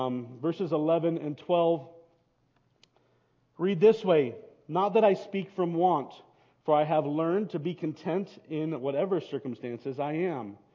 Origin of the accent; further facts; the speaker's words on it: Bolivia; when we were growing up in Bolivia.